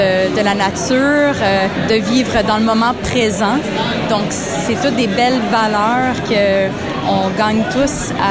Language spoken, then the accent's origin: French; Ottawa, Ontario, Canada; Moi, je viens d'Ottawa, J'ai habité en ville toute ma vie.